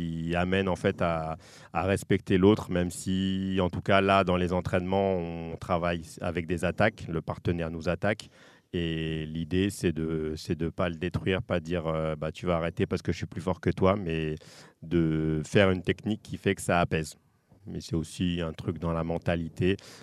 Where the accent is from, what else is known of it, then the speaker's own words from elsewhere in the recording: Île-de-France, France; J'avais déjà fait de l'aïkido dans le 91, d'où je viens